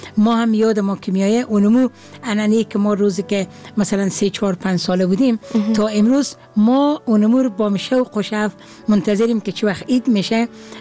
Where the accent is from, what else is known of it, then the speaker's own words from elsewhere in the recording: Herat, Afghanistan; now in Kabul, Afghanistan; من متولد هرات هستم، یعنی از شهر هرات هستم، ولی تقریبا شاید بیش از 30 سال باشه که در کابل زندگی می کنم.